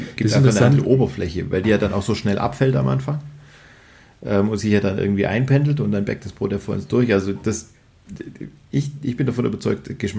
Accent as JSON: {"language": "German", "region": "Baden-Württemberg", "country": "Germany", "said": "da bin ich Schwabe."}